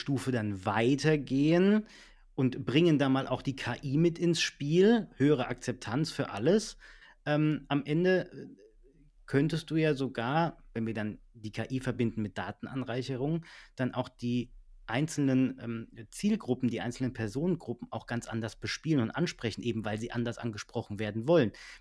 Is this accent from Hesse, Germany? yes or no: yes; Sulzbach, Hesse, Germany; Ich komme aus Sulzbach bei Frankfurt, Sulzbach-Taunus.